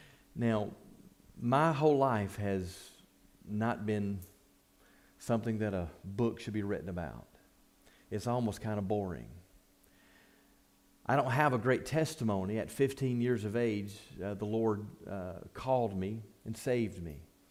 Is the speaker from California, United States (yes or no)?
no; Bessemer, Alabama, United States; I grew up in the Bessemer area, around the McCalla-Bessemer area.